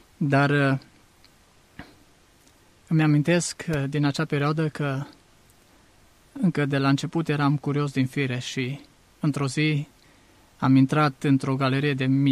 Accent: Baia Mare, Maramureș County, Romania; M-am născut la Baia Mare și primii ani din viață i-am crescut pe șantier, printre mașini, șanțuri și alte lucruri care sunt legate de o exploatare mineră

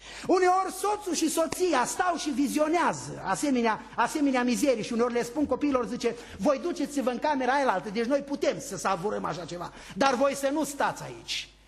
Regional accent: Apuseni Mountains, Romania; born there; m-am născut undeva în Creierul Apusenilor. Cel mai apropiat vecin era undeva la un jumătate de kilometru de noi.

